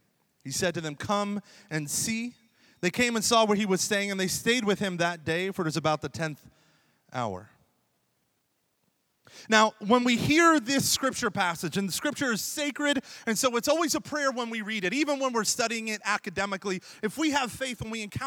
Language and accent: English; Oklahoma, United States; Now, growing up in Oklahoma, it was really difficult for me to enter into my faith. But I'm surrounded by small town Catholicism.